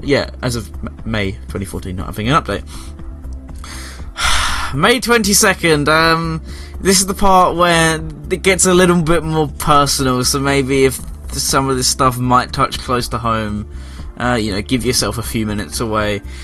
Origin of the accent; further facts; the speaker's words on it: England, United Kingdom; I apologize. I'm English.